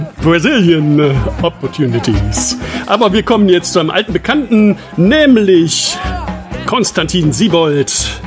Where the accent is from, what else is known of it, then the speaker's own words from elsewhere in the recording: Mülheim an der Ruhr, North Rhine-Westphalia, Germany; ich bin aus Mülheim an der Ruhr.